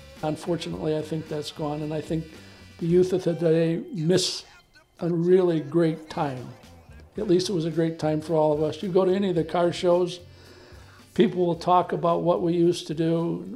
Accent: Lansing, Michigan, United States; And I grew up in Lansing

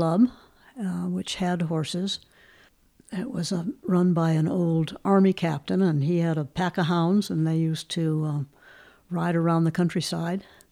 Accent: Wisconsin, United States; I was born outside of Milwaukee. I'm the oldest of four siblings. Had a wonderful family life. We lived in the country right from the get-go.

